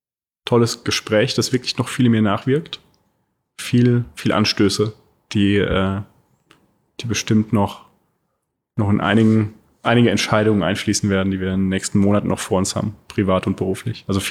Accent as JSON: {"language": "German", "region": "Rhineland-Palatinate", "country": "Germany", "said": "Ich komme aus der Pfalz."}